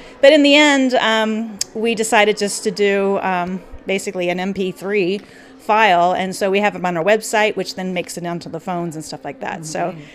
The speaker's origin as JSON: {"language": "English", "town": "Menlo", "region": "Iowa", "country": "United States", "said": "I'm originally from Menlo, and so we were looking at ways to refresh the area"}